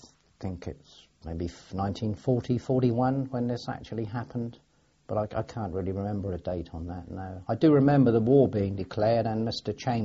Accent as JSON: {"language": "English", "town": "Bournemouth", "region": "South West England", "country": "United Kingdom", "tie": "born or raised there", "also_born_or_lived": "Romsey", "said": "I was born in Romsey, in Hampshire, in 1932. I was born on a farm, and then later on moved down to Bournemouth with my my family, and that's where my real home is, in Bournemouth."}